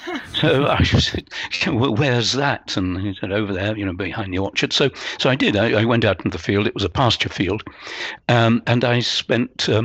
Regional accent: Portsmouth, South East England, United Kingdom; it started when I was born and brought up in Portsmouth, and Portsmouth was very, very badly bombed during the war.

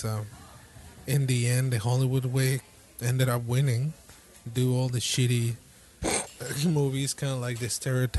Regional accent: Mexico; I'm from Mexico

